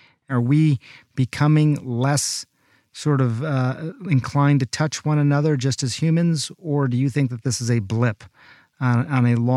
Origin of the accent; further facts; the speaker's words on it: India; I'm Indian